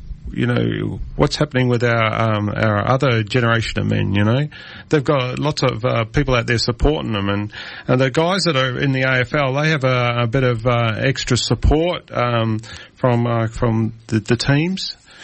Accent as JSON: {"language": "English", "country": "New Zealand", "tie": "born or raised there", "said": "I have a few mentors because I grew up in New Zealand"}